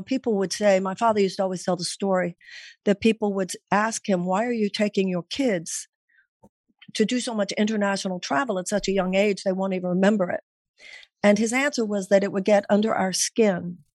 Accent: Houston, Texas, United States; Yeah, I'm from Houston. And when I get nervous or tired, it all comes out.

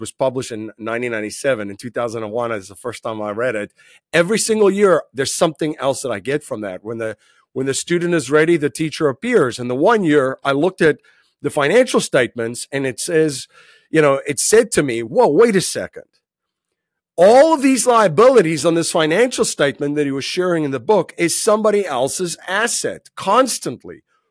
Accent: South Africa; that came from just growing up in South Africa and going through

